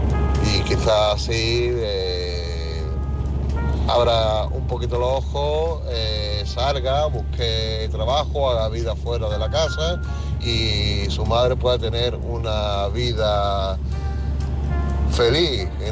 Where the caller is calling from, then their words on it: Málaga, Andalusia, Spain; Buenas noches … de Málaga, Unidad Móvil.